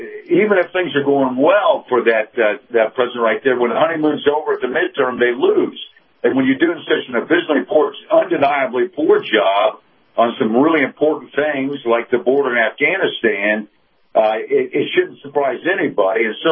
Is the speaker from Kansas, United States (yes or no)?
yes; Kansas City, Kansas, United States; now in Sarasota, United States; Of course, all my formative years were growing up on the Kansas side of Missouri. Kansas City, Kansas